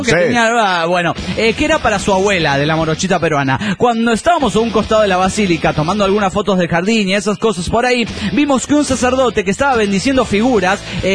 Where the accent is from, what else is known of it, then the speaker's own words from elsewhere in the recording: Tucumán, Argentina; de Tucumán.